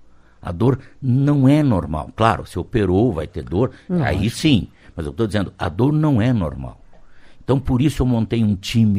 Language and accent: Portuguese; Clevelândia, Paraná, Brazil; moved away as an adult; Eu saí de Clevelândia, fui a Santa Maria fazer a minha universidade federal.